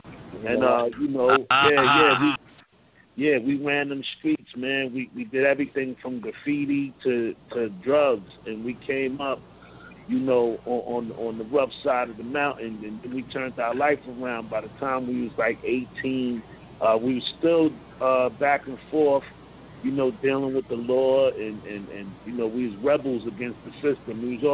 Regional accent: Staten Island, New York, United States; also born or lived in Brooklyn; I'm a native New Yorker. I'm out of Staten Island. I was born in Brooklyn. I grew up in the streets of New York, the ghetto, which we call the projects.

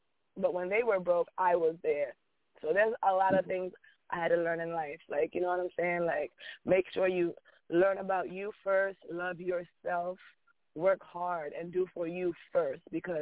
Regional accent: Delaware, United States; moved away as an adult; now in New York, United States; I was raised in Delaware.

